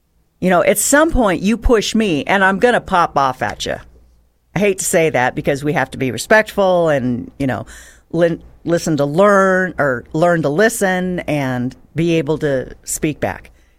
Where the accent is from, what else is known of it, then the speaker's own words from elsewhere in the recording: Reno, Nevada, United States; You know, I'm a podunk from Reno, so yeah, I was back and forth in between.